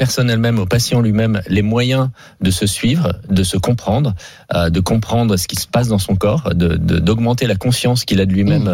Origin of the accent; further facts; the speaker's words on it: Hauts-de-France, France; born there; je suis picard de naissance, fils d'agriculteur